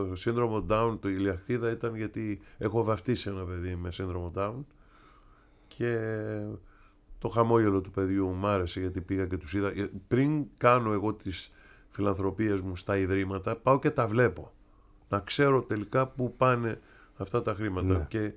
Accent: Greece; also born or lived in United States; εγώ είμαι Έλληνας. Από μικρός, παρόλο που είχα γεννηθεί στην Αμερική, 2 χρονών έφυγα και έζησα όλη μου τη ζωή εδώ.

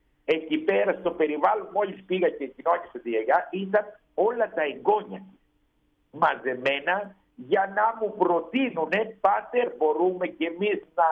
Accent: Thessaloniki, Central Macedonia, Greece; Εκεί πέρα στην Πάρο, εγώ ήμουν από τη Θεσσαλονίκη

